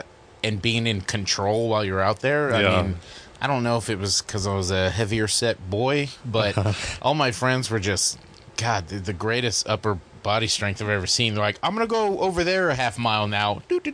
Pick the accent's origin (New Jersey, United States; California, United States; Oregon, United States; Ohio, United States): California, United States; Santa Maria; I'm from Santa Maria, California.